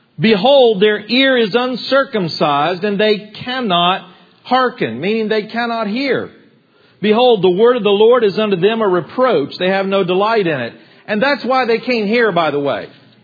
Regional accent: United States; I'm an American. I live in America. Therefore, my neighbors are American.

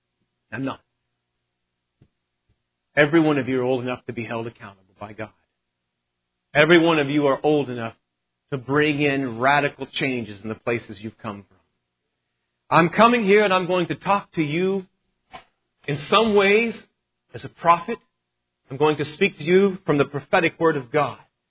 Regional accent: Texas, United States; I was raised in Texas, and in Texas, if there's one thing you grow learning about is the Alamo.

